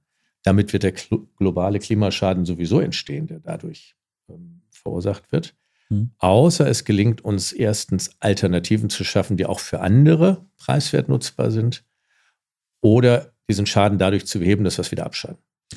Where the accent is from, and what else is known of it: Germany